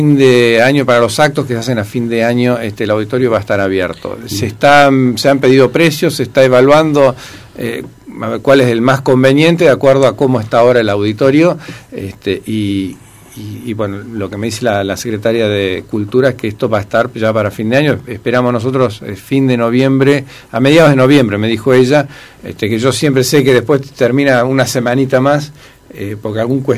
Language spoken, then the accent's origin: Spanish; Argentina